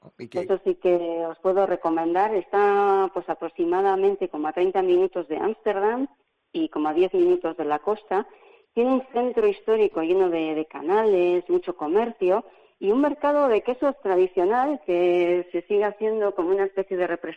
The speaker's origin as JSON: {"language": "Spanish", "town": "Bilbao", "region": "Basque Country", "country": "Spain", "said": "Bueno, soy de Bilbao, entonces claro, ahí está."}